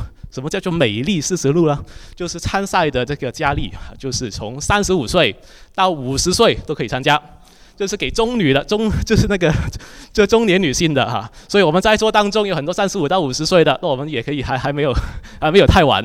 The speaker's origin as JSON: {"language": "Chinese", "country": "Hong Kong", "tie": "born or raised there", "said": "我们在香港长大的，每一年就会看一次这个香港小姐"}